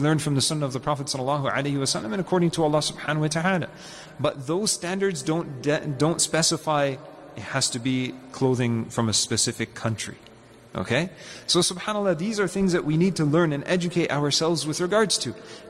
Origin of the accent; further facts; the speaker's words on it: Montreal, Quebec, Canada; when we were being raised, growing up in Montreal